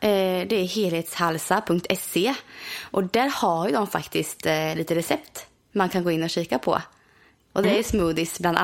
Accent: Östergötland, Sweden; de har en egen tillverkning i Östergötland, vilket är väldigt, i Borghamn, vilket är väldigt nära min hemstad.

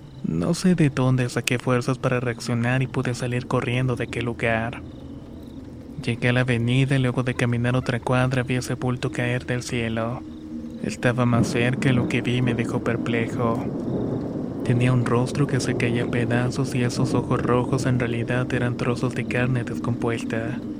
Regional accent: Chilapa de Álvarez, Guerrero, Mexico; now in Acatlán, Mexico; Soy originario de Chilapa de Álvarez, Guerrero. Actualmente vivo en Acatlán

